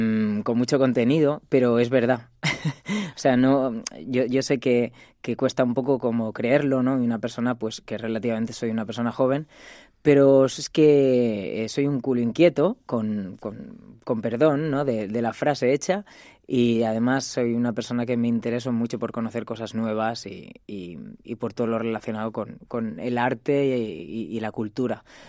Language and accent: Spanish; Alicante, Valencian Community, Spain; born there; moved away; Nací aquí en Alicante y bueno, me fui a Madrid y luego ya estuve pues viajando por toda España, por Europa y por el mundo